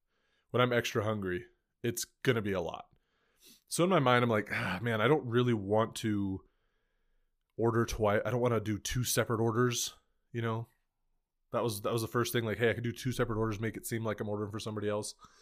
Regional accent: DuBois, Pennsylvania, United States; My hometown, Todd's hometown, Du Bois, did not have a fast food restaurant in it. We didn't even have a stoplight.

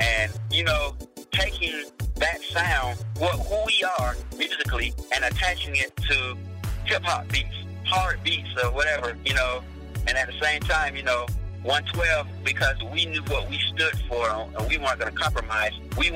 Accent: the South, United States; because we're from the South, take that soulful singing.

